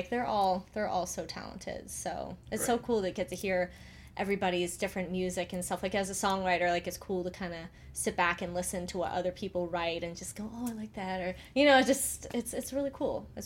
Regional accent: Harvard, Massachusetts, United States; Harvard, Mass.

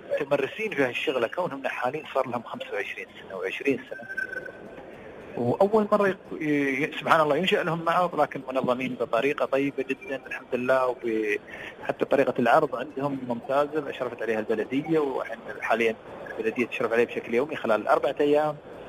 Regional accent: United Arab Emirates; عندنا في الإمارات

